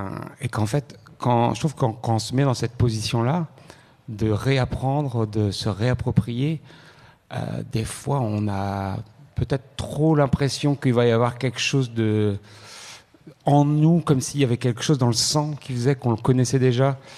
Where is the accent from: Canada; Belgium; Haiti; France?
France; Plougastel-Daoulas, Brittany; Et j'ai grandi à Plougastel d'Aoulas, avec des grands-parents qui viennent de Briec. Donc déjà, je suis pas vraiment de Plougastel.